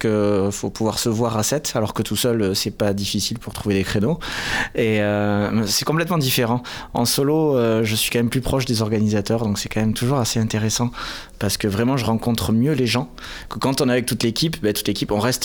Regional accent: Toulouse, Occitanie, France; parce que moi je viens de Toulouse, alors du coup je vois pas trop la géographie des fois.

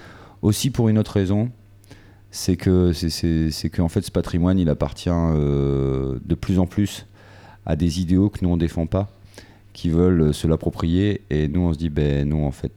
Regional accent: Calais, Hauts-de-France, France; nous, on est du Nord, on est fiers, on est même de Calais, on est fiers d'être de Calais, de cette ville entourée de barbelés

